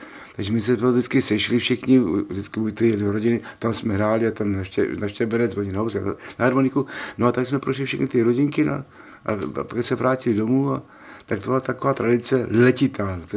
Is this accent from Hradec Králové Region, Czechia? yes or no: no; Zlín, Zlín Region, Czechia; my jsme to měli takhle ve Zlíně, vždycky, že jsem ze Zlína